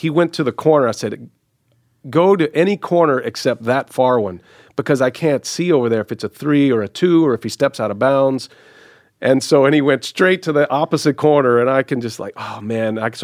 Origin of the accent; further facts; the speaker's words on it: Texas, United States; now in Milwaukee, United States; He's from Milwaukee, so that's different than me. I'm from Texas, but Milwaukee's my home now.